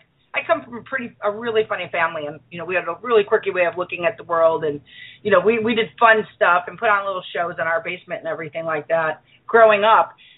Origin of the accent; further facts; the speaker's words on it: Chicago, Illinois, United States; Well, I'm from Chicago. I am born and raised in Chicago.